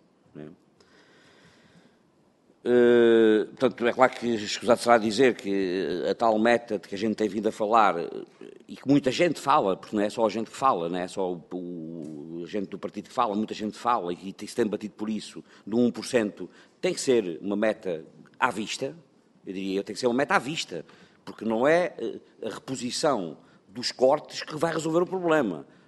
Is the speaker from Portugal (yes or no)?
yes; Alentejo, Portugal; eu sou do Sendreve, já se percebeu, né? Pronto, ali do Alentejo, né?